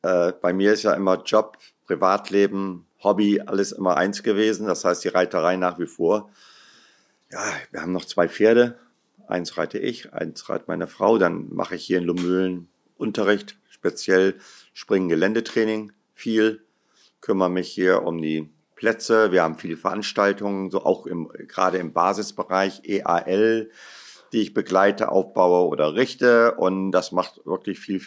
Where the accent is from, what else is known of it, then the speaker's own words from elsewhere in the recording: Kassel, Hesse, Germany; Nein, ich komme aus Kassel. Ich bin Nordhesse.